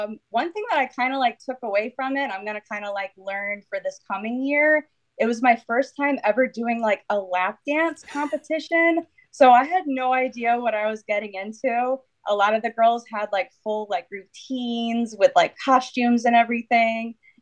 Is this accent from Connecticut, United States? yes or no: yes; Connecticut, United States; So I'm from Connecticut, and for those of you that don't know, it's basically a tiny little state in between New York and Massachusetts.